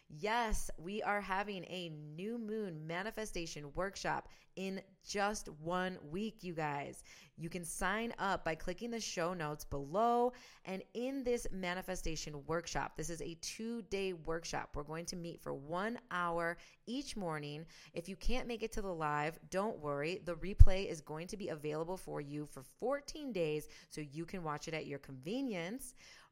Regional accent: Southfield, Michigan, United States; born there; So I was born in the state of Michigan. I was born in Southfield, Michigan, like this little town outside of Michigan

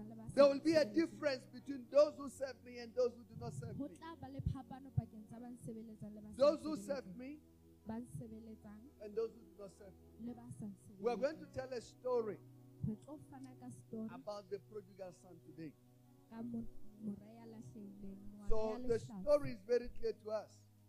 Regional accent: Pretoria, Gauteng, South Africa; I come from Pretoria.

